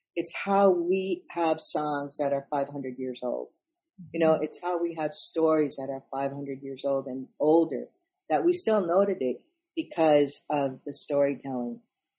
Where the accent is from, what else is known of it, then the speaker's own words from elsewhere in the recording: Minnesota, United States; Yeah, I think, you know, growing up in Minnesota, you know, and in northern Minnesota, harvesting wild rice out on the lakes